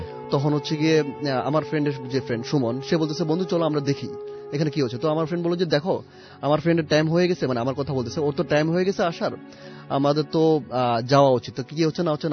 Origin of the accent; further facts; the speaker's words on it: Dhaka, Dhaka Division, Bangladesh; আমি ঢাকা ওয়ারি থেকে আসছি।